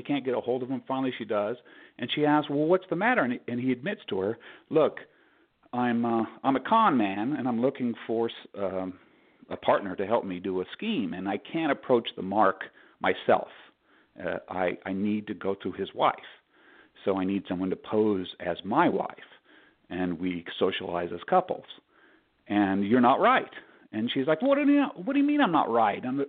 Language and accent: English; Colorado, United States; I grew up in Colorado and I remember there were truck stops